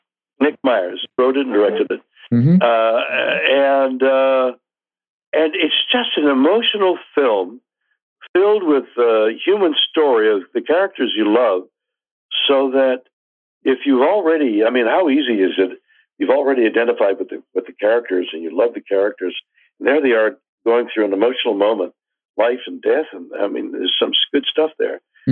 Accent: Montreal, Quebec, Canada; I come from Montreal

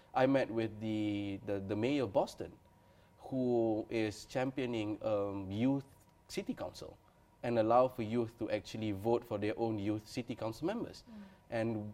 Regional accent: Negeri Sembilan, Malaysia; And I came from Negeri Sembilan, where there was this estate called Felda LBJ, which was named after Lyndon B. Johnson

